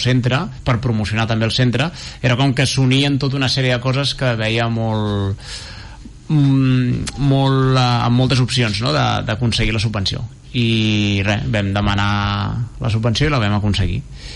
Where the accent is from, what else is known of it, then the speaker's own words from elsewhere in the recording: Terrassa, Catalonia, Spain; Jo sóc de Terrassa, ells són de Terrassa